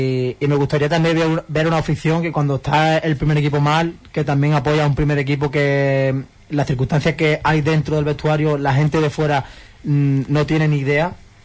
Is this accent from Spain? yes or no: yes; Huelva, Andalusia, Spain; somos de Huelva, de la ciudad